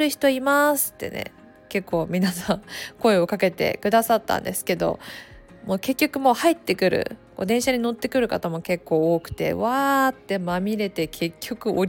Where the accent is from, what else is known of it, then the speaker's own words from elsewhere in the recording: Takayama, Gifu, Japan; 私の生まれ故郷の岐阜県の高山もかなり雪が降って